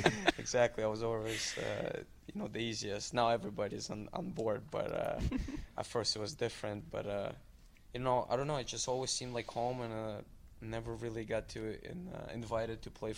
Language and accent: English; Milwaukee, Wisconsin, United States; born there; also born or lived in Germany / Switzerland / Italy / Moscow, Russia; but I was born in Milwaukee, went to, lived in Germany, Switzerland, Italy, then 10 years in Moscow, then played in minor midget in Chicago, and then in Canada